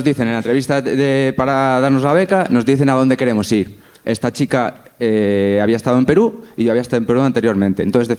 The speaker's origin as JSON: {"language": "Spanish", "town": "Ávila", "region": "Castile and León", "country": "Spain", "moved": "yes", "said": "Pues soy de Ávila, pero llevo aquí unos cuantos años ya."}